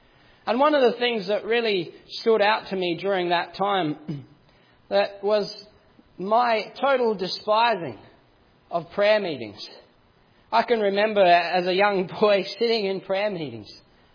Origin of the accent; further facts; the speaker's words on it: Australia; I was brought up in Australia, and I'm very blessed to have had godly parents. Both my father and my mother were born again and saved.